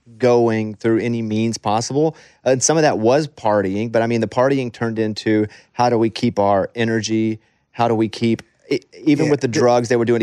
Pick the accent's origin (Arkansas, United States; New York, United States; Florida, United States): Arkansas, United States; because I'm from Arkansas. We used to do that, too.